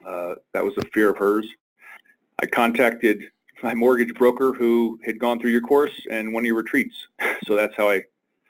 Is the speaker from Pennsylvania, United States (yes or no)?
no; Denver, Colorado, United States; from Denver here in beautiful Colorado.